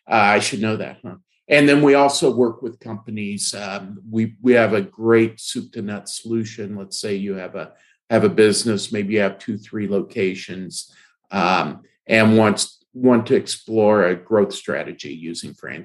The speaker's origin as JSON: {"language": "English", "town": "Fresno", "region": "California", "country": "United States", "tie": "born or raised there", "said": "I think it all started in my youth in Fresno, California. I grew up in Fresno."}